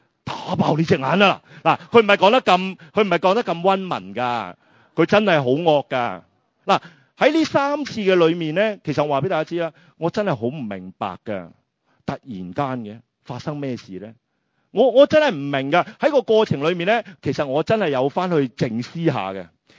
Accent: Chaozhou, Guangdong, China; 因为我系潮州人

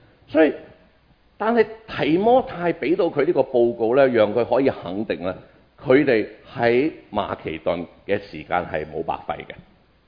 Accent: Guangdong, China; 我哋廣東人

